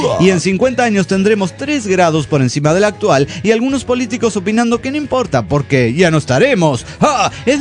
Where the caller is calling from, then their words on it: Caracas, Capital District, Venezuela; de Caracas, Venezuela.